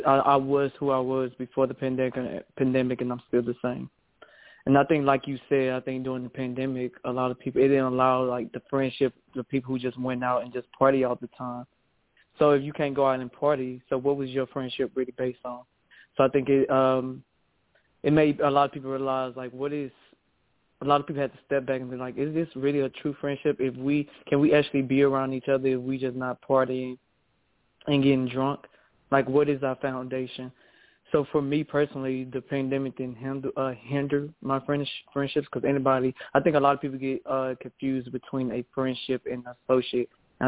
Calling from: Atlanta, Georgia, United States; I'm calling from Atlanta, Georgia.

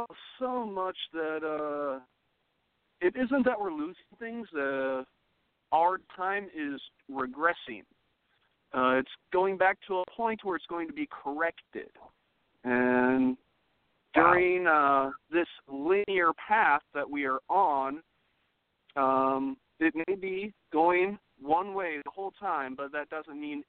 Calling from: Iowa, United States

